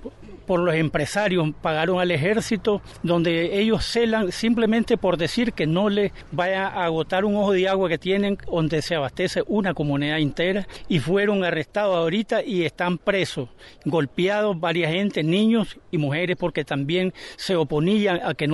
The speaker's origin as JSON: {"language": "Spanish", "country": "Nicaragua", "said": "vengo de Nicaragua"}